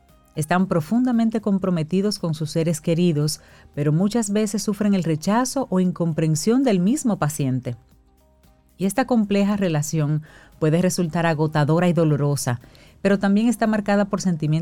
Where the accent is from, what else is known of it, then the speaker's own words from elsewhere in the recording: Dominican Republic; Entonces, como seres humanos, como comunidad, aquí como dominicanos, ¿qué podemos hacer para aliviar la carga del cuidador?